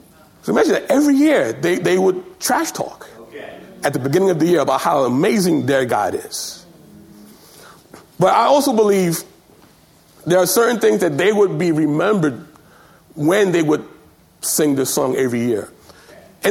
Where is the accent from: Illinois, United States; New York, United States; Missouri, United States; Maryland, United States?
New York, United States; New York City; I'm born and raised in New York.